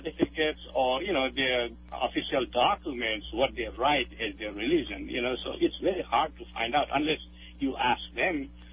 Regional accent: Nepal; I'm from Nepal, so if I do not talk to my brothers or my sisters for a long time

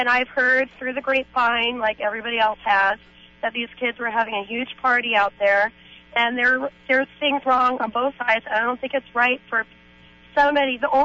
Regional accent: North Shore, Hawaii, United States; I'm just calling to say I'm born and raised on the North Shore. I live on the South Side now.

